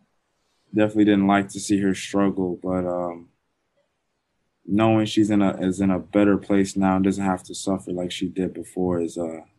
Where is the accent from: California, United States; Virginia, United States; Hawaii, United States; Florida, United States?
Florida, United States; Orlando; No, I grew up in Florida. My mom was born in Jamaica